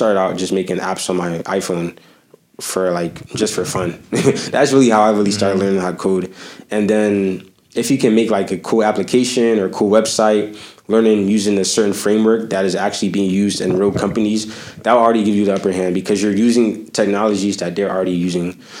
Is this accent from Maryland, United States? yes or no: yes; Baltimore, Maryland, United States; I'm a Ravens fan. I'm from Baltimore.